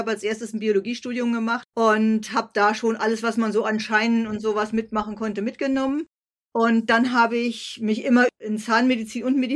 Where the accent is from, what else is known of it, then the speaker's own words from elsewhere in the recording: Berlin, Germany; also born or lived in Bonn; Ich bin in Berlin eingeschleppt worden mit 6 Wochen. Geboren bin ich in Bonn, aber ab der 7. Woche bin ich dann in Berlin aufgewachsen.